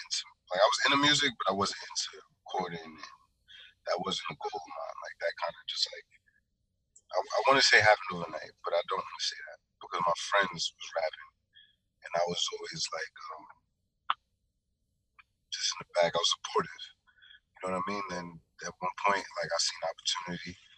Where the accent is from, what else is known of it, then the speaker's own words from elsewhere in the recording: Staten Island, New York, United States; also born or lived in Bronx, United States; now in Virginia, United States; A lot of my teenage life was in Staten Island. So, I tell people I'm from Staten Island.